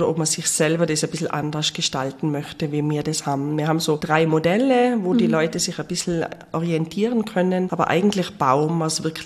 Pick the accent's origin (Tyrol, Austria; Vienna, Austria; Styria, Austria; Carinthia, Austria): Tyrol, Austria; aber auch bei uns in Tirol mit diesen Temperaturschwankungen sehr, sehr schwierig.